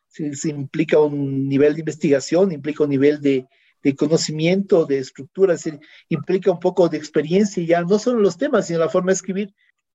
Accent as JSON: {"language": "Spanish", "country": "Ecuador", "said": "como ecuatoriano para entender la visión del mundo a través de los ojos y del pensamiento de un ecuatoriano"}